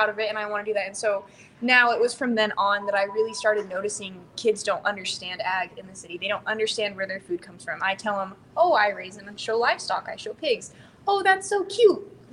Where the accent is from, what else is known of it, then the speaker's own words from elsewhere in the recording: Corrales, New Mexico, United States; I am from Corrales, New Mexico, so a tiny village outside of Albuquerque. So I'm right outside the big city.